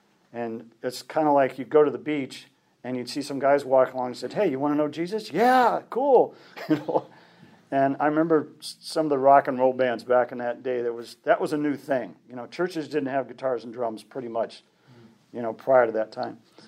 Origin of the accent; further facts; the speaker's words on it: Missouri, United States; but my backyard, I grew up in Missouri, and we had a backyard